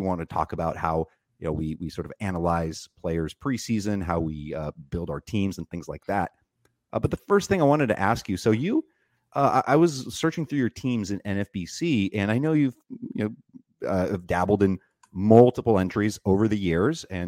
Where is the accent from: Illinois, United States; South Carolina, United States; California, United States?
California, United States; Like me as a Californian, I almost have to defend it to people that say, "Oh, In-N-Out is garbage," right?